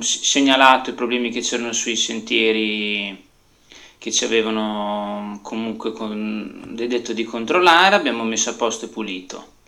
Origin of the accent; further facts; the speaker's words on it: Bologna, Emilia-Romagna, Italy; anni 32, lavoratore, vengo da Bologna.